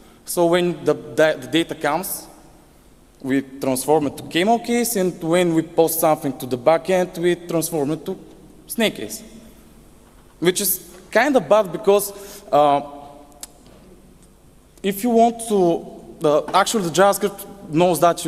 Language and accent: English; Bulgaria; English is a second language; from Bulgaria